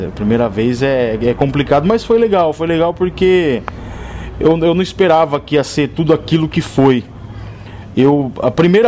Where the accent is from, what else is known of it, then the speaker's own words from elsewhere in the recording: Euclides da Cunha Paulista, São Paulo, Brazil; quando eu era criança, em Euclides da Cunha Paulista, tinha lá meus 5, 6 anos de idade